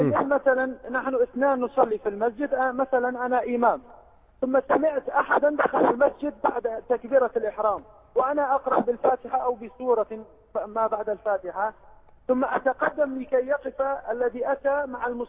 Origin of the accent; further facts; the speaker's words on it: Iraq; نحن عندنا في العراق الناس يتعاملون بالدينار العراقي